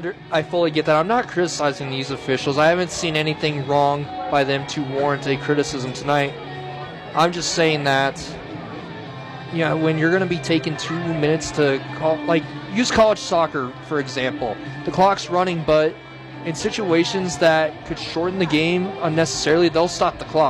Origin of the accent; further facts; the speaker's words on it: Alliance, Nebraska, United States; I've known Tegan for quite some time growing up in Alliance.